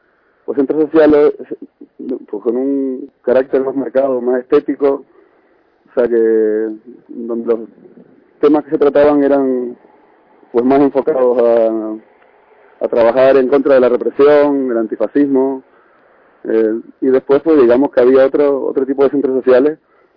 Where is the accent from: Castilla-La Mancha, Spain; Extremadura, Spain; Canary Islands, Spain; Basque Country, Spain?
Canary Islands, Spain; Tenerife; born there; y los hijos, que somos cinco, pues nacimos en Tenerife.